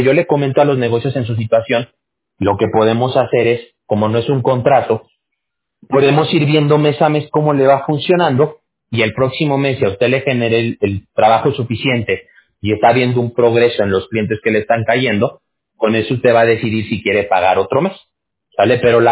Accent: Aguascalientes, Mexico; Yo soy de México también, yo nací en México. Nada más que yo soy de un estado que se llama Aguascalientes.

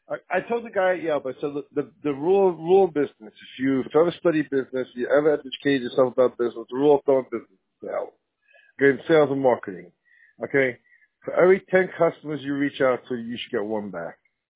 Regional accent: New York, United States; well, I'm not from Arizona. We live here. But I'm from the East Coast, so.

